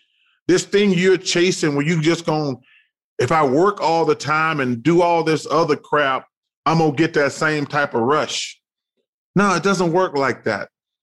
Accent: Alabama, United States; Growing up in Alabama, there's nothing but lakes and ponds.

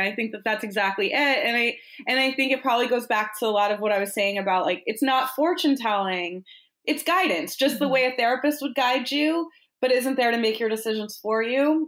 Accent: Boston, Massachusetts, United States; So I grew up in Boston, and my mom, when I was like maybe 10-ish or so, my mom would take me up to Salem every year during Halloween.

